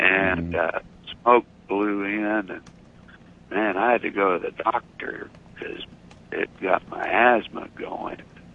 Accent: California, United States; I'm from Humboldt County, California.

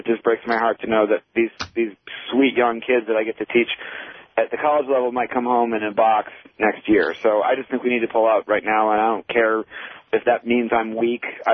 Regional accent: Cleveland, Ohio, United States; also born or lived in Detroit; I grew up in Cleveland before. I lived in Detroit

